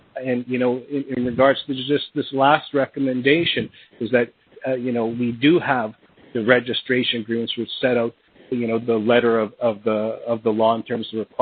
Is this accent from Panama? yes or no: no; Canada; as a Canadian, you'll forgive me for using a hockey analogy